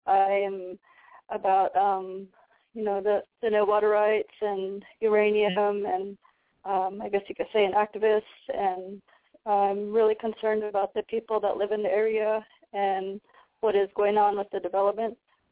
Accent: Big Mountain, Arizona, United States; I'm from Big Mountain, which is Tzitzlintza.

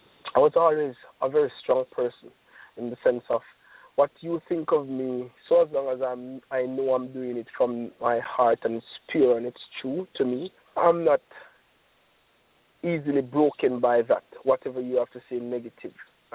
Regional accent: Falmouth, Trelawny, Jamaica; also born or lived in Montego Bay; So I grew up in Falmouth. I was born in Montego Bay, grew up in Falmouth. Went to early schools. School would be in Falmouth, and where I started doing track and field. Then I went to high school in Montego Bay.

